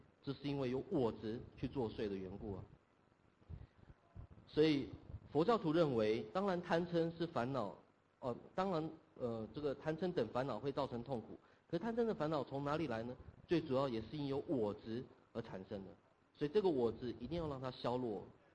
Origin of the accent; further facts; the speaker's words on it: Tibet, China; 那再加上我的这个血肉之躯是西藏人的血脉，所以因此我是西藏人